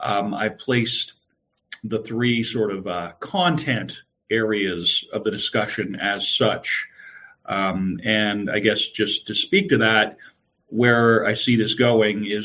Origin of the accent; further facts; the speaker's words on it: New Brunswick, Canada; I'm originally from Bredeton, New Brunswick, which is this background where I am right now.